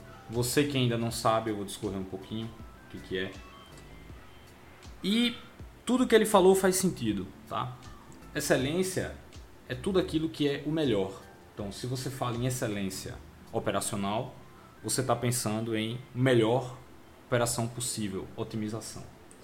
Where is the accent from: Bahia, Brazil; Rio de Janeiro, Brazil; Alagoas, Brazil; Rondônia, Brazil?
Alagoas, Brazil; Maceió; sou natural de Maceió